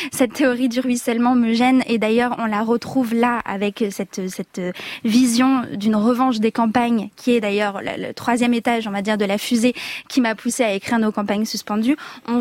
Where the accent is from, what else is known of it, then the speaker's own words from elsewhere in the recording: Auvergne-Rhône-Alpes, France; Je viens de de l'Allier.